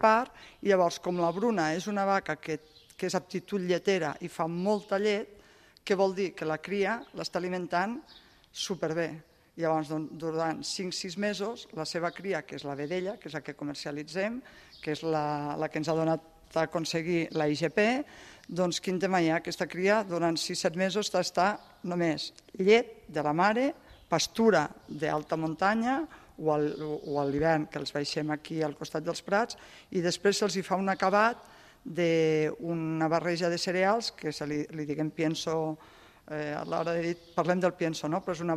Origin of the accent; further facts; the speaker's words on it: Catalonia, Spain; now in La Seu d'Urgell, Spain; jo sóc del Pallars i durant molts anys, quan em preguntaven d'on era, Pallars Sobirà.